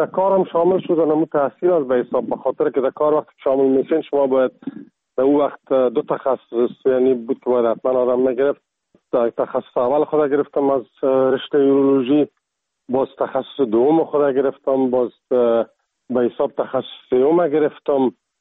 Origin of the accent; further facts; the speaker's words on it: Kabul, Afghanistan; moved away as an adult; also born or lived in Ghazni; now in Czechia; از کابل هستم و از سال 1985 در چک سلواکیا،